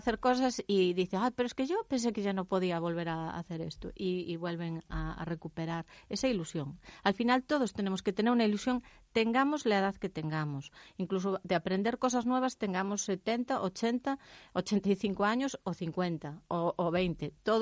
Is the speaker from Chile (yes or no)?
no; London, United Kingdom; yo me crié en una residencia en Londres.